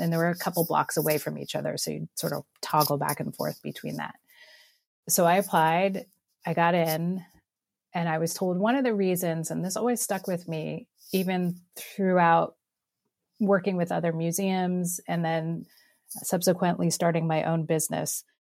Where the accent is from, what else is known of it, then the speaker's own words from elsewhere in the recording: California, United States; And then because I'm Californian, after that fellowship ended, I came back to the West Coast